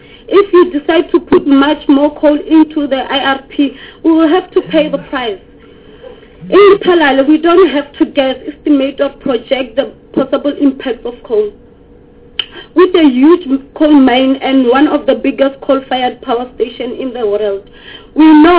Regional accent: Lephalale, Limpopo, South Africa; I'm from Limpopo in Lephalale.

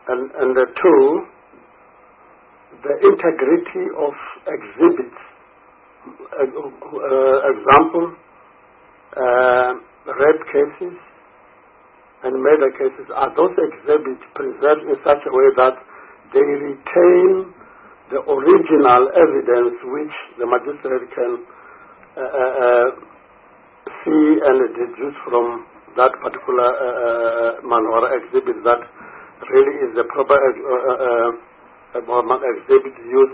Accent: Limpopo, South Africa; Let's take, for example, I'm from Limpopo.

